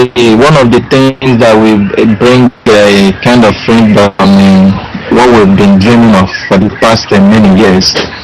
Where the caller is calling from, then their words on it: Anambra, Nigeria; From Nigeria, Anambra State.